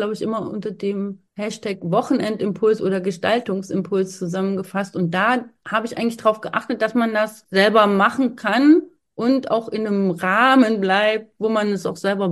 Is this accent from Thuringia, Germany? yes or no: yes; Thuringia, Germany; Ich komme ja aus Thüringen, aus den Bergen. Und jetzt lebe ich hier im Flachland.